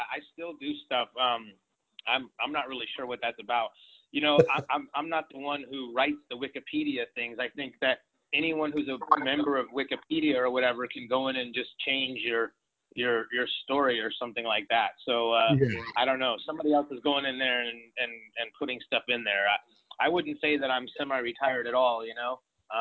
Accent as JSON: {"language": "English", "town": "San Antonio", "region": "Texas", "country": "United States", "tie": "born or raised there", "said": "I grew up in San Antonio."}